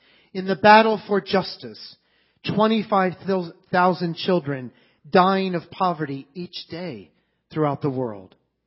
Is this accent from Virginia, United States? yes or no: no; Philadelphia, Pennsylvania, United States; when in my hometown of Philadelphia, he spoke at the Eucharistic Congress.